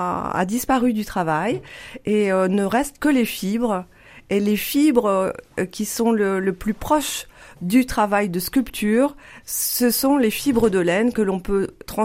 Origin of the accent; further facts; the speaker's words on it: Grand Est, France; born there; Je suis née dans la Lorraine, dans l'est de la France. Mmh. Et donc, j'ai grandi dans un monde ouvrier